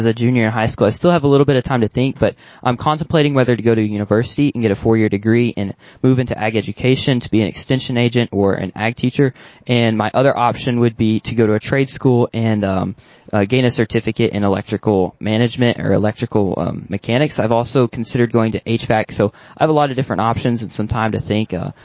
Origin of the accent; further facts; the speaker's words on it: United States; So I am from Owen County. I've grown up there my whole life.